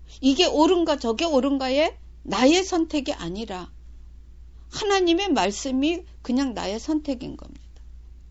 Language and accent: Korean; South Korea; 저는 한국 사람입니다. 그 사람들은 저를 외국인으로 보고 저는 물론 한국인으로서의 감정, 다 민족성 다 갖고 있어요.